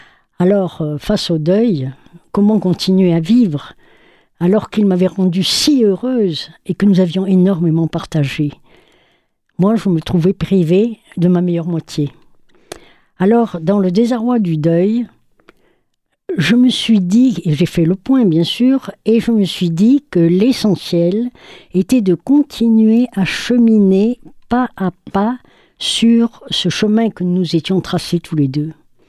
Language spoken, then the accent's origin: French; Madagascar; moved away as an adult; je suis enfant de missionnaire et je suis née à Madagascar, ce qui m'a marquée parce que j'y ai passé 19 ans.